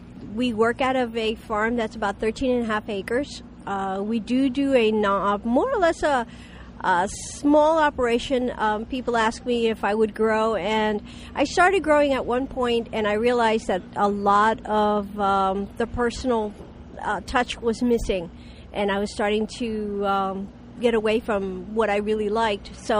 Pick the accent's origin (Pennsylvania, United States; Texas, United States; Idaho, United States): Pennsylvania, United States; Nazareth; I'm the owner of Patches of Star Dairy. I come from Nazareth, Pennsylvania